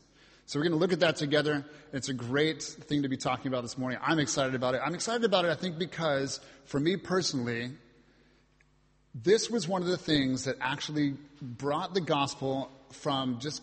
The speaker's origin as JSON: {"language": "English", "country": "United States", "accent": "American", "said": "I'm American, so I sound American, and I say Isaiah"}